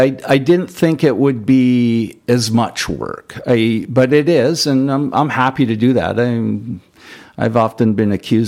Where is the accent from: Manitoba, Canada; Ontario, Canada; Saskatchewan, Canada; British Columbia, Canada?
British Columbia, Canada; Revelstoke; I feel very fortunate growing up in Revelstoke.